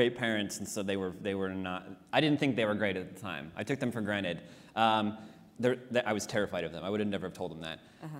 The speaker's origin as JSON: {"language": "English", "region": "Ohio", "country": "United States", "tie": "born or raised there", "said": "I grew up in Ohio."}